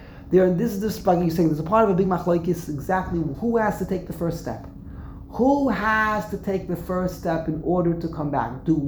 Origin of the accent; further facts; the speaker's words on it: New York, United States; accent: Brooklyn; I think I have the Spitz Brooklyn accent. People always tell that to me. You can tell I'm from Brooklyn. A million miles away. I opened up my mouth. Oh, this guy's from Brooklyn. I can't get that Brooklyn accent out of me.